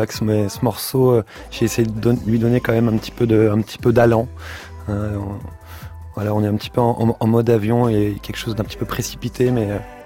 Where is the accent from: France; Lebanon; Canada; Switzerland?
France; Vannes, Brittany; Moi, je suis originaire de Vannes.